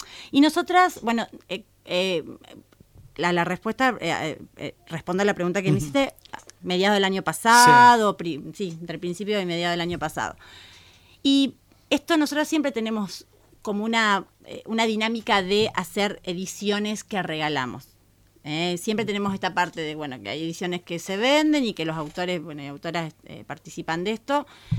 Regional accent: Santa Fe, Argentina; una palabra clave, que es la memoria, y que como santafesinos, santafesinas, tenemos acá que nunca perder

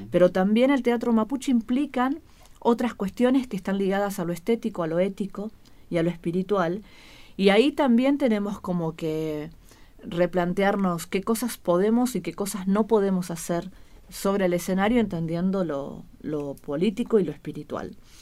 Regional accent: Río Negro, Argentina; Entonces preferimos decir soy actriz de Río Negro y nada más

